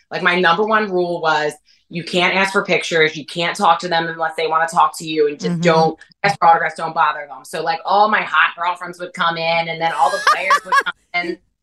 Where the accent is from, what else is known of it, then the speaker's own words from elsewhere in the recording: Philadelphia, Pennsylvania, United States; Because I'm from Philly, right? I'm Northeast. I'm very like blunt